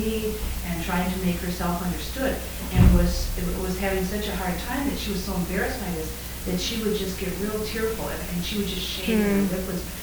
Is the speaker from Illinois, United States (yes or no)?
no; Minnesota, United States; I'm from Minnesota, mm-hmm. the south central part of Minnesota, Great Strait, south of Minneapolis, St. Paul.